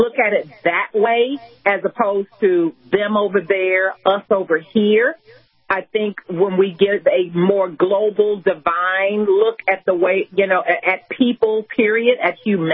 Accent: Texas, United States; I love football. I'm from Texas. So, you know, football is in my blood.

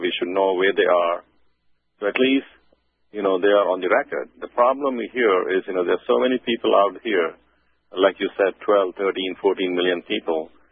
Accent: India; I'm originally from India.

